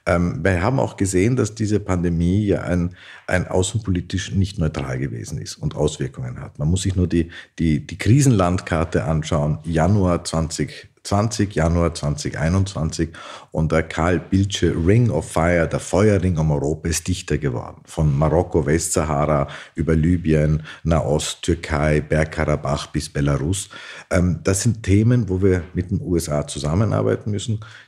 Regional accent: Austria; Und wir als Österreicher werden auf jeden Fall unseren Beitrag leisten.

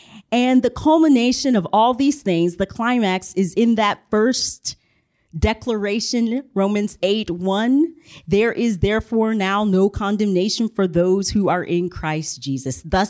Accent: Nashville, Tennessee, United States; I'm from the Nashville area.

